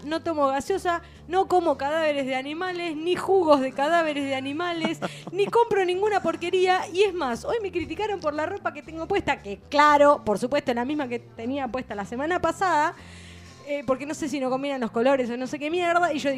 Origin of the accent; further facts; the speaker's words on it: Haedo, Buenos Aires Province, Argentina; porque yo sí soy de Aedo